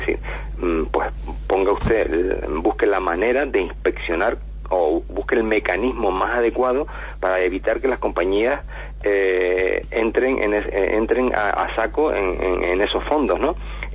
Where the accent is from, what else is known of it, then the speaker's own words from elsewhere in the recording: Spain; como españoles